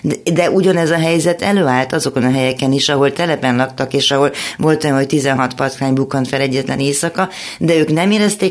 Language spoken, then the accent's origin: Hungarian; Transylvania, Romania; Én erdélyi vagyok